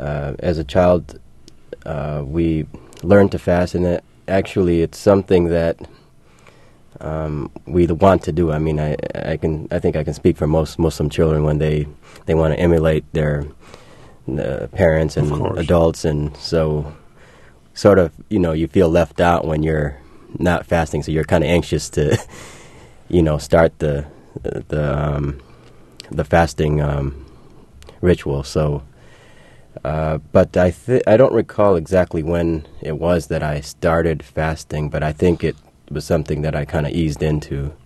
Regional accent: Detroit, Michigan, United States; also born or lived in Bangladesh; and I grew up in the Midwest in Detroit.

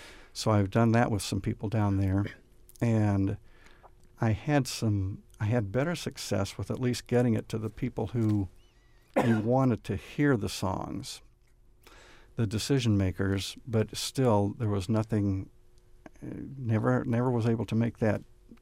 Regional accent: Robinson, United States; I was a disc jockey in Robinson, my hometown.

